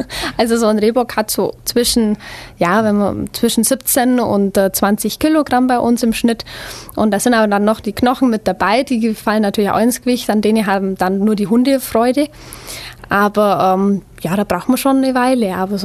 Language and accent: German; Tannhausen, Germany; also ich komme aus Tannhausen, bin 25 Jahre alt